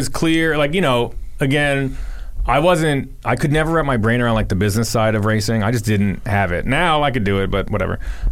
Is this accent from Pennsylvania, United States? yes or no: yes; Doylestown, Pennsylvania, United States; also born or lived in Philadelphia, United States; I was born in South Philly and lived there for a couple of years and then bounced around. but essentially because my family was from South Philly, we were there like every weekend.